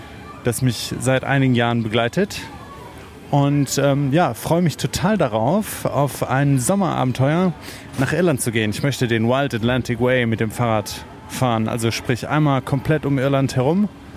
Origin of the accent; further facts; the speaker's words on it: North Rhine-Westphalia, Germany; now in Leipzig, Germany; ich bin 42 Jahre alt, komme aus Leipzig. Wie man mir vielleicht anhört, bin ich kein Sachse. Ich komme nämlich eigentlich aus dem Rheinland und bin seit vielen, vielen Jahren in der Welt unterwegs.